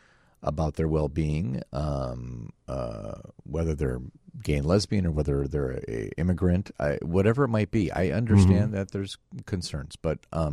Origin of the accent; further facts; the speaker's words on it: Park Ridge, United States; born there; I was born in Park Ridge, but yeah, I do understand.